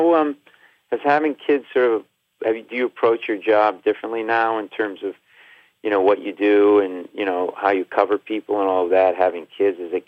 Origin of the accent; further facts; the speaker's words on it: Rhode Island, United States; You know, my parents had a furniture store. We're Italian. I grew up in Rhode Island in New England.